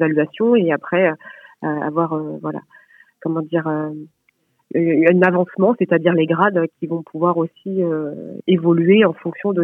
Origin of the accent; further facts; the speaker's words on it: Caen, Normandy, France; moved away; partir de chez soi pour pouvoir, comme moi j'ai pu le faire, puisque je suis de Caen, il y a 20 ans